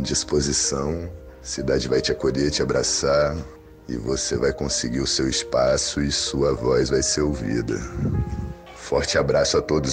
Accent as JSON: {"language": "Portuguese", "town": "Ribeirão Preto", "region": "São Paulo", "country": "Brazil", "tie": "born or raised there", "said": "Atualmente eu tenho 36 anos. Sou natural de Ribeirão Preto, interior de São Paulo, e eu frequento o Rio das Ostras desde 2011."}